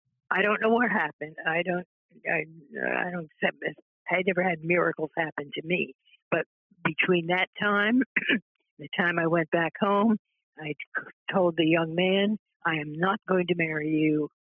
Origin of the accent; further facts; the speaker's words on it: Philadelphia, Pennsylvania, United States; had been very active in Christian Endeavor, which was a national youth organization in Philadelphia. I was from the West. We were divided into branches. I was West Branch